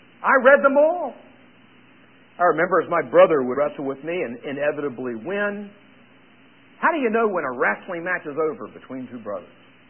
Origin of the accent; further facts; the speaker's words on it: North Carolina, United States; I grew up in North Carolina.